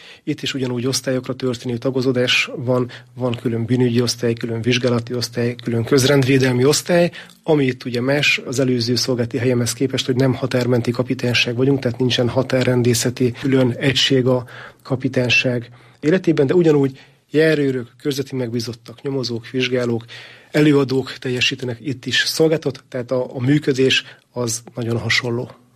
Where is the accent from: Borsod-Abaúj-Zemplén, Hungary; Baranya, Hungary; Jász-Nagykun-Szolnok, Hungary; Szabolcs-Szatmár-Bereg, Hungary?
Borsod-Abaúj-Zemplén, Hungary; Ózd; Ózd városában, az ózdi rendőrkapitányságon töltöttem, tehát minden szakmai előzmény a szülővárosomhoz köt.